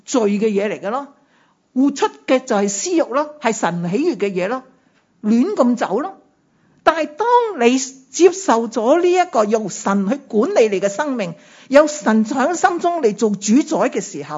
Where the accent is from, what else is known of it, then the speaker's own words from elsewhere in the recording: China; 我们中国人呢就很怕提永生的